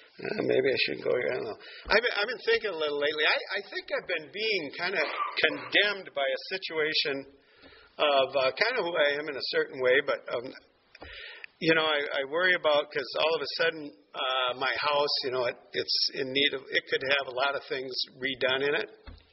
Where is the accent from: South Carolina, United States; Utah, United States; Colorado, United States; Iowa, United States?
Iowa, United States; Now, see, I grew up in Iowa. I grew up on a farm.